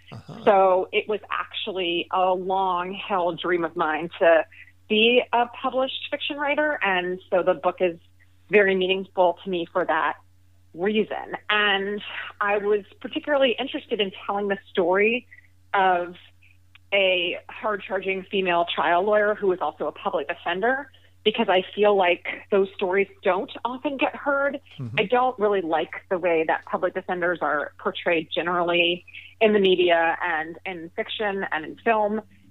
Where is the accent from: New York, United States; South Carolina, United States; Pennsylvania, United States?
Pennsylvania, United States; Philadelphia; born there; I was born in Philadelphia to a trial lawyer father and a physician mother.